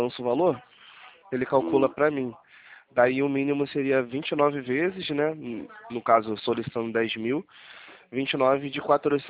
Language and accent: Portuguese; Rio de Janeiro, Brazil; É 021, tá? Eu sou do Rio de Janeiro.